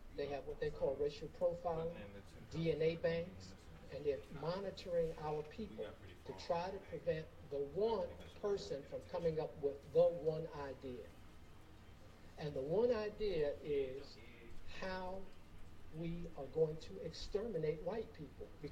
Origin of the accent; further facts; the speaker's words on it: Brooklyn, New York, United States; First of all, I grew up in Brooklyn, and I saw...